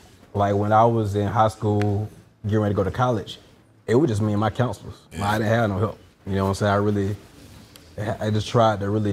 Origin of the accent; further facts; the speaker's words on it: Griffin, Georgia, United States; and one down in Griffin, Georgia, my hometown.